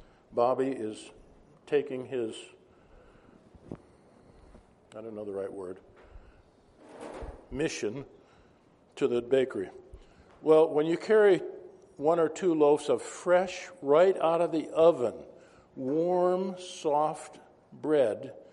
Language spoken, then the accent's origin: English; Minnesota, United States; And it took me back to my childhood, growing up in Minnesota.